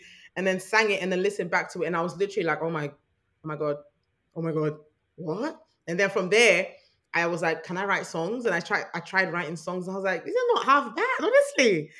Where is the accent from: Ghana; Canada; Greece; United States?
Ghana; I am Ghanaian, quarter Nigerian. You know, my dad's mom is Nigerian.